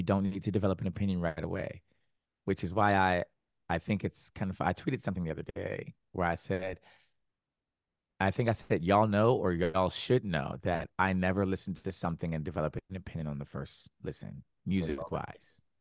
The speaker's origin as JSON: {"language": "English", "town": "Richmond", "region": "Virginia", "country": "United States", "said": "and that we're mutuals and we're both from Richmond, Virginia"}